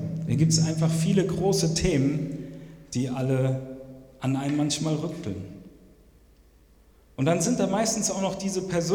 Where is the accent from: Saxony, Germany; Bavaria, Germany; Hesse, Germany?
Hesse, Germany; born there; ich bin kein Ostfriese, ich komme gebürtig aus Hessen, aber mein Vater kommt aus Hamburg, von daher schlägt mein Herz schon immer für den Norden.